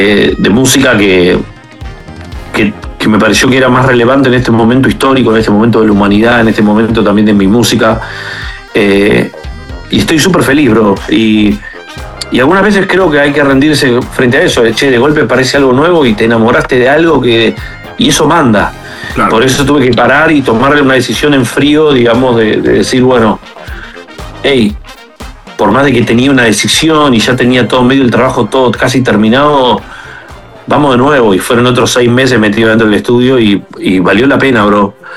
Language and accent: Spanish; Buenos Aires, Argentina; representa también la ciudad de donde vengo, ¿no? Y este disco está atravesado por Buenos Aires bastante más que otros.